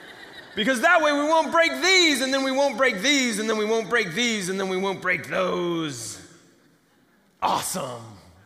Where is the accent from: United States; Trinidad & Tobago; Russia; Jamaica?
United States; I come from America, land of the free, home of the brave.